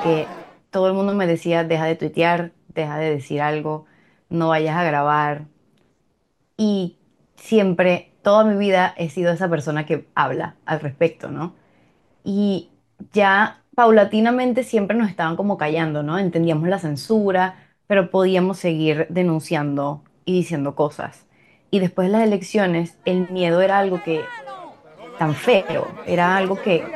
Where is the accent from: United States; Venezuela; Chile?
Venezuela; moved away as an adult; soy politóloga, comunicadora venezolana y tengo un año en el exilio.